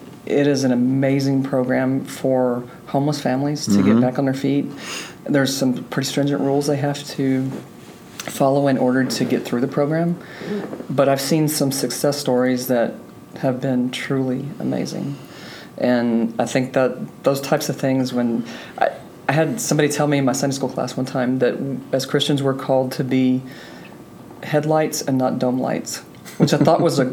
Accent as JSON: {"language": "English", "region": "Texas", "country": "United States", "said": "And I love being a Texan."}